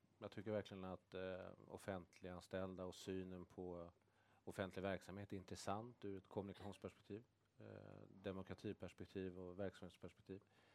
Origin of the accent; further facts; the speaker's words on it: Sweden; also born or lived in Copenhagen, Denmark; Jag är faktiskt född i Köpenhamn. Så att jag är en sån missing link som är mellan Sverige och Danmark. Men jag hamnade ganska snart i Sverige tillsammans med svenska föräldrar.